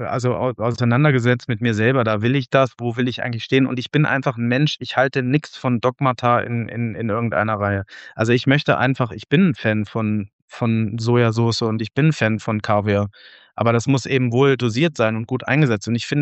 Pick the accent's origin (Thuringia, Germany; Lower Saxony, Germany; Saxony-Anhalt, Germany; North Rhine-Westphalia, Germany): Lower Saxony, Germany; Braunschweig; Braunschweiger Mumme ist so eine Bierspezialität aus meiner Heimat, aus Braunschweig.